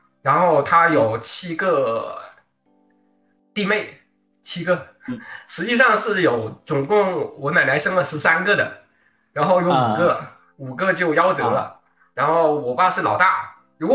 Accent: Nanning, Guangxi, China; also born or lived in Hechi; 在河池钢厂出生的，然后父母调动嘛，然后就跑到南宁去了，然后在那边，小时候有个大院，我其实虽然是城市里长大的

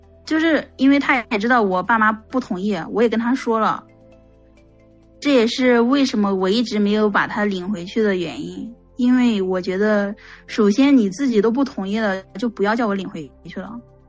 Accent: Henan, China; 我们我我是河南的，我们河南那边就是很早就相亲了

